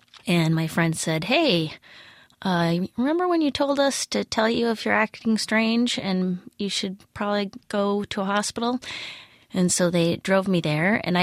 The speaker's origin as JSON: {"language": "English", "region": "Midwest", "country": "United States", "said": "I don't know. I mean, I'm from the Midwest, so I guess it definitely is."}